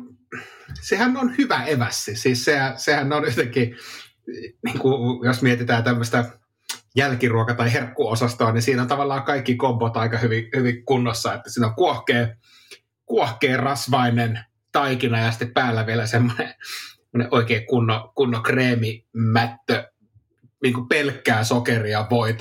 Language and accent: Finnish; Kainuu, Finland; Joo, meillä päin Kainuussa kutsuttiin ruskeaksi piirakaksi jotain ihan muuta.